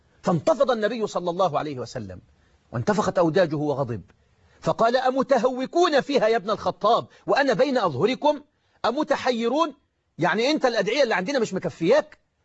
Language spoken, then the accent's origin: Arabic; Egypt; انا مسلم، انا مصري مسلم.